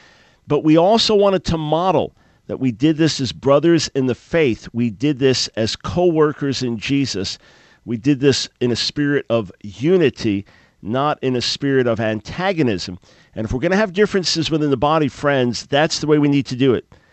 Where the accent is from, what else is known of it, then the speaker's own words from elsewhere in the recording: New York, United States; now in North Carolina, United States; I went out, was driving in it, was thoroughly enjoying it as a New Yorker living in North Carolina.